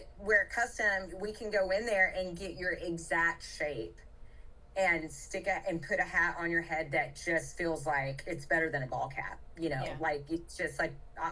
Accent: Georgia, United States; growing up on the East Coast, you know, in Georgia

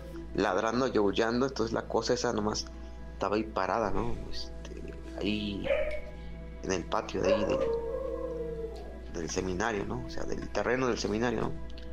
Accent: Xalapa, Veracruz, Mexico; de Jalapa, Veracruz.

